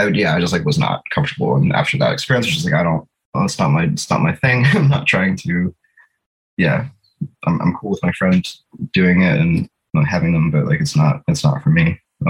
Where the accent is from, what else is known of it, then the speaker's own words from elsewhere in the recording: Maryland, United States; also born or lived in Washington, D.C.; now in Philadelphia, United States; I grew up in Maryland, D.C.